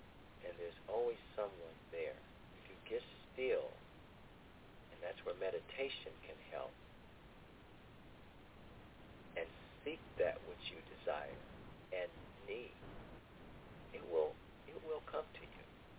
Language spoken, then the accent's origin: English; Ohio, United States; born or raised there